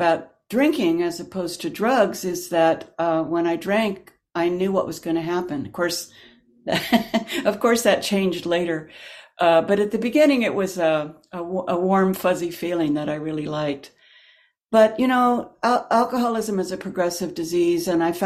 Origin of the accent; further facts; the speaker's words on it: Pleasant Hill, California, United States; I grew up in the East Bay in Pleasant Hill, California